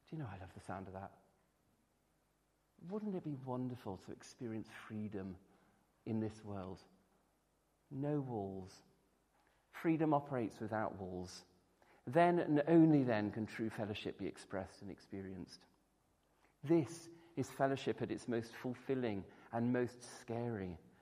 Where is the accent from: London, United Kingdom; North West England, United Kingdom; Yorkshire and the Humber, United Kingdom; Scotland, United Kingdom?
North West England, United Kingdom; Wirral; As a teenager growing up on the Wirral, we had such a man who did indeed come into our church fellowship.